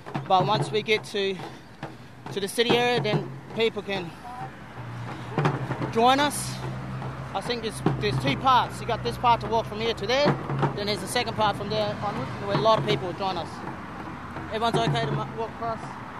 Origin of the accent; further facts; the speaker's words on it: Perth, Western Australia, Australia; I'm from Perth. I'm a Noongar Yamdi boy and East Kimberley boy and a Pilbara boy.